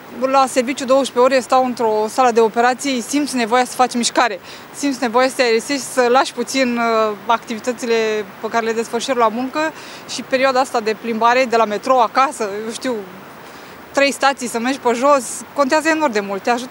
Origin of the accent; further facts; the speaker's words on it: Iași, Iași County, Romania; now in Bucharest, Romania; Eu vin din Moldova, din Iași, și acolo nu sunt atât de multe.